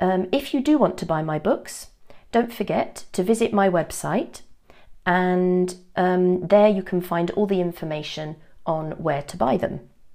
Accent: Reading, South East England, United Kingdom; I'm a teacher and a writer, and I come from Reading, which is a town in the southeast of England.

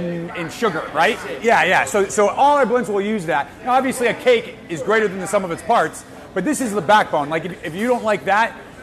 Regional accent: Massachusetts, United States; I'm from Mass.

